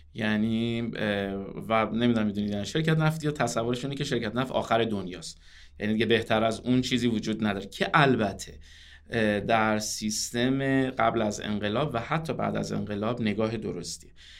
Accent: Tehran, Tehran Province, Iran; بله، من در تهران به دنیا اومدم، در تهران بزرگ شدم، در مدارس همین شهر درس خوندم، بجز یک سال کوتاه در دوره بمباران سوم راهنمایی رفتیم قوچان، ولی بقیه تحصیلاتم در تهران بود تا دیپلم.

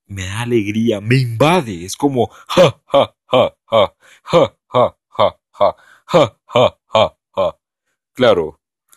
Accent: Costa Rica; Sí, y yo soy tico, pero no sé por qué dije hermanos.

